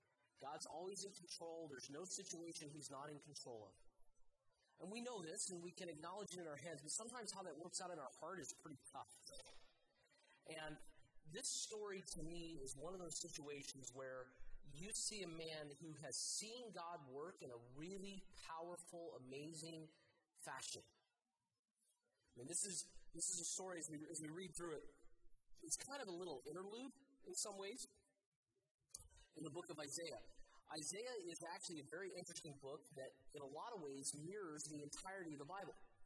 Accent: the South, United States; I'm from the South originally. I promise I'm not a long-winded Southern preacher.

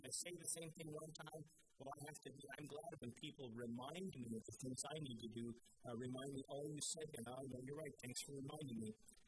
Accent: Colorado, United States; I'm from Colorado. Colorado is noticeable for its extremes.

